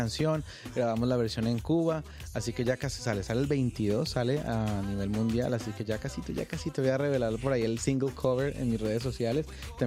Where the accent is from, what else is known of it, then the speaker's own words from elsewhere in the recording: Santa Marta, Magdalena, Colombia; born there; yo nací en Santa Marta, la tierra del pie de Valderrama.